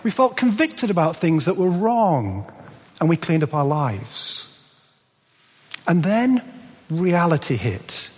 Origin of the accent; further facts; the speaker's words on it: Yorkshire and the Humber, United Kingdom; Now, growing up in Yorkshire, it mattered who was the toughest kid in the street.